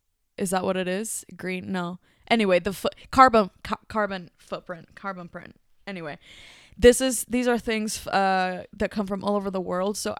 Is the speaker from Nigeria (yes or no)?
no; Mexico; my home country, Mexico.